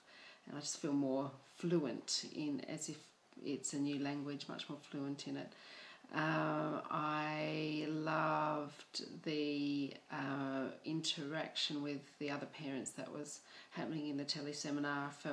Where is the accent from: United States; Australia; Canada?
Australia; Adelaide, South Australia; from Adelaide, South Australia, and I've been practicing connective parenting for about 12 months now.